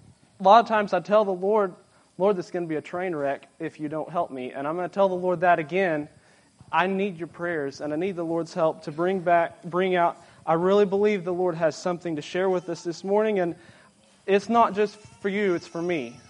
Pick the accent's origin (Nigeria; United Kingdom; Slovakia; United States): United States; Kentucky; I'm from Central Kentucky.